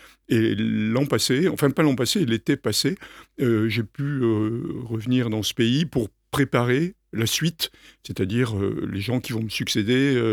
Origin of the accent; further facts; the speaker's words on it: Algeria; born there; moved away; je suis né en Algérie dans les années 50. Quand on est là-bas, on a un masque et des palmes dès qu'on a... dès qu'on sait marcher